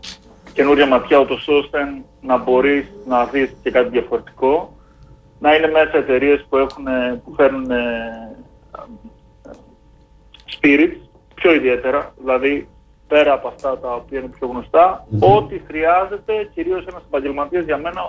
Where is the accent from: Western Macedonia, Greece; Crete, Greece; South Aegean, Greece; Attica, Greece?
Crete, Greece; έχω την ευκαιρία να το κάνω μέσα στην Κρήτη, μέσα στον τόπο μου